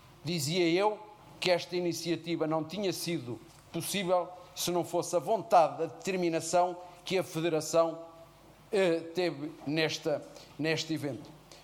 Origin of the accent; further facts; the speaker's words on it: Lorvão, Centro, Portugal; E regressando a Lourvão e à minha terra